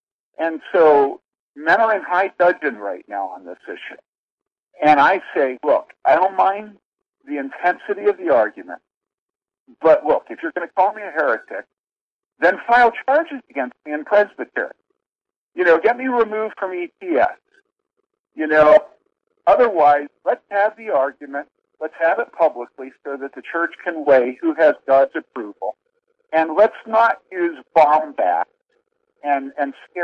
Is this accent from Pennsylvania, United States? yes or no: yes; Philadelphia, Pennsylvania, United States; Remember, I grew up in Philadelphia, right?